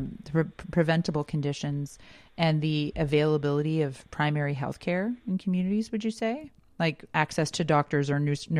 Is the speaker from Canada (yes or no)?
yes; Canada; being a Canadian, I just sort of grow up with this reality